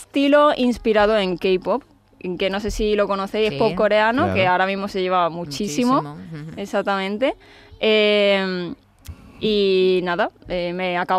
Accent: Seville, Andalusia, Spain; born there; Sí, en Triana. Mi hermana y yo nacimos en Triana.

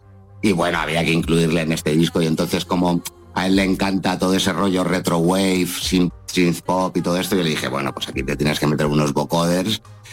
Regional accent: Canary Islands, Spain; porque soy un poco canario de palo

